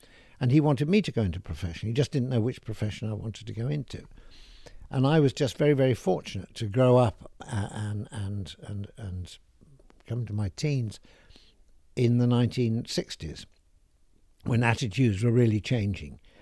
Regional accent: Sheffield, Yorkshire and the Humber, United Kingdom; now in London, United Kingdom; I was born and brought up in Sheffield.

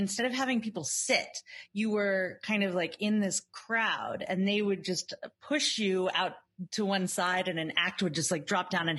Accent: Atlanta, Georgia, United States; also born or lived in New York City; now in Montreal, Canada; No, I am a native Atlantan. I'm from Atlanta, Georgia originally. It's where I grew up.

